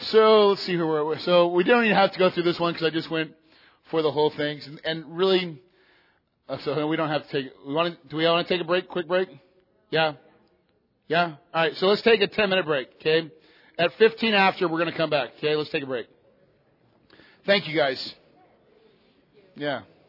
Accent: Phoenix, Arizona, United States; It was in Tucson, which I'm from Phoenix, so it's an hour and a half away.

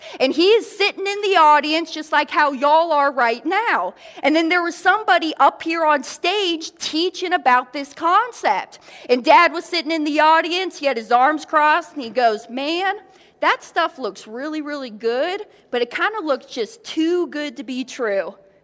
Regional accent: Kansas City, United States; now in Daytona Beach, United States; Actually, we're based out of Florida. I live in Daytona Beach. I grew up in the Kansas City area.

